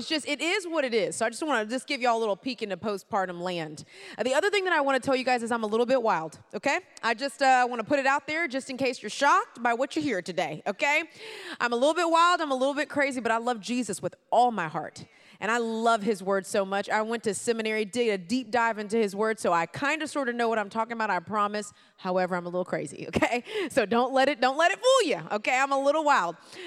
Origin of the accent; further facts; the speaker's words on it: Houston, Texas, United States; also born or lived in Atlanta; Now, I'm originally from Houston, Texas.